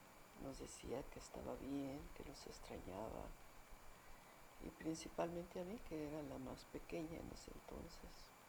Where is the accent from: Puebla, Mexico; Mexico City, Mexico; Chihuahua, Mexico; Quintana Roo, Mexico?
Chihuahua, Mexico; born there; Bueno, yo nací en Chihuahua, el 25 de diciembre de 1936.